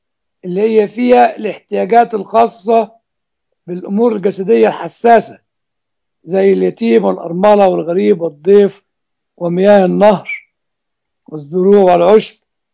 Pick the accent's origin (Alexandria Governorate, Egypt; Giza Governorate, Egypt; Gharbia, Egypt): Giza Governorate, Egypt; Giza; احنا بقى عندنا في الجيزه